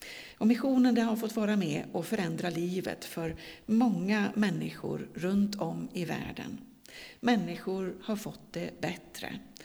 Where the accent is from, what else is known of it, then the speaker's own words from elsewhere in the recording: Dalarna County, Sweden; jag är ju Dalkulla egentligen.